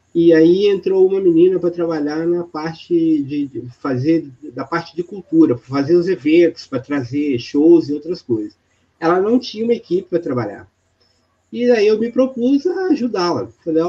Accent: Sabará, Minas Gerais, Brazil; Bom, eu nasci em Sabará mesmo. Eu fui nascido e criado aqui em Sabará. Tenho 56 anos.

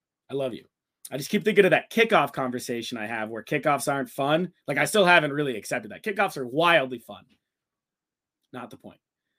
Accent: New England, United States; growing up in New England and that being my quarterback

